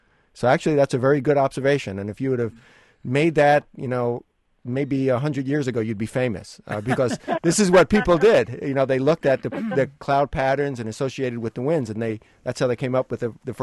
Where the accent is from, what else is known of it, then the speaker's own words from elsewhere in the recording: Long Island, New York, United States; And I grew up on Long Island, which it is relatively muggy.